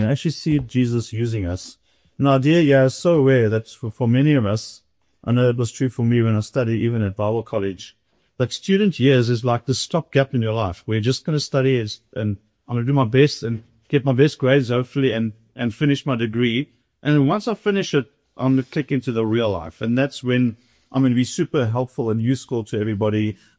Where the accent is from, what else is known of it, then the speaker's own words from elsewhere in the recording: East London, Eastern Cape, South Africa; and we are originally from the Eastern Cape, East London.